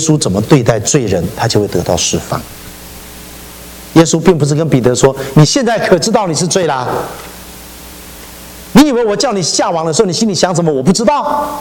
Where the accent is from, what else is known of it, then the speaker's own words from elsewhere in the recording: Taiwan; 我从台湾来